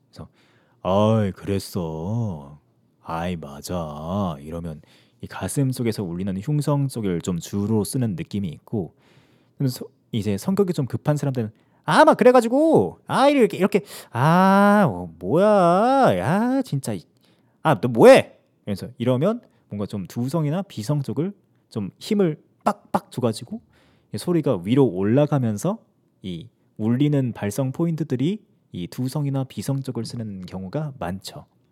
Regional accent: Changwon, South Gyeongsang, South Korea; 저는 경상도 사람이거든요. 저는 창원 출신인데 말이 좀 빠릅니다.

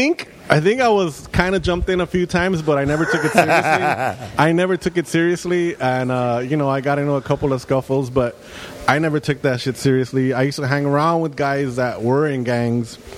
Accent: Los Angeles, California, United States; Well, that's Alma, but two blocks over on I grew up on Dittman and Winter Street. Oh. But just two blocks out of Boyle Heights and right at the edge of where the City Terrace Hills start. But it's literally unincorporated LA, so I'm East LA.

